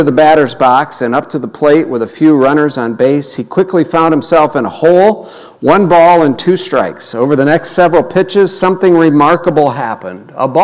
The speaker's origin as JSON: {"language": "English", "town": "St. Louis", "region": "Missouri", "country": "United States", "tie": "born or raised there", "said": "For me, and I think for a lot of our family growing up in St. Louis"}